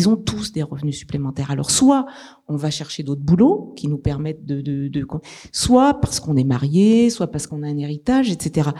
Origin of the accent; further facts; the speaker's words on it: Auvergne-Rhône-Alpes, France; C'est peut-être parce que je suis auvergnate